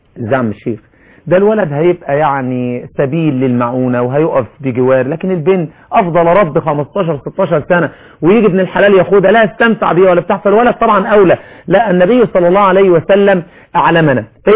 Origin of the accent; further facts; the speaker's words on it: Shubra, Cairo Governorate, Egypt; كنت اصلي في مسجد عندنا في شبرا اسمه مسجد السلام